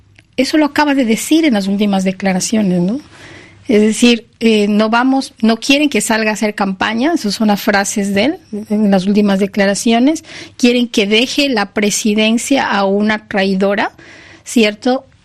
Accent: Ecuador; Y nosotros como ecuatorianos poder confiar también en que tenemos un Estado que nos protege

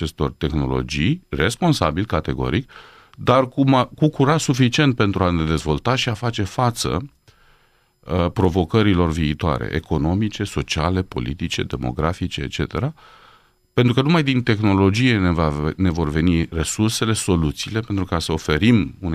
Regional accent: Romania; Însă eu cred că noi ca și români suntem un popor foarte inventiv.

